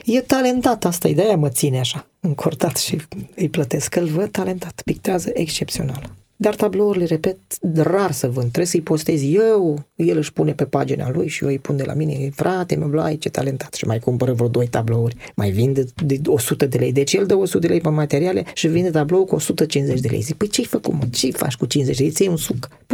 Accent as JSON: {"language": "Romanian", "town": "Piatra Neamț", "region": "Neamț County", "country": "Romania", "accent": "Moldovan", "lives_now": "Constanța, Romania", "said": "eu sunt moldovean din Piatra Neamț și acum se simte accentul. Stau eu în Constanța, dar ești jumie-juma. Unii îmi zic, ești moldovean, că te-am prins, ai accent."}